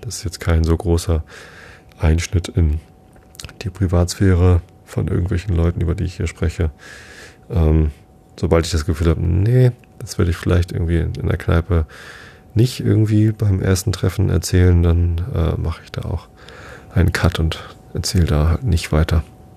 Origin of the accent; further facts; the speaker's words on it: Wisted, Lower Saxony, Germany; ich bin in Wisted aufgewachsen, Samtgemeinde Tostedt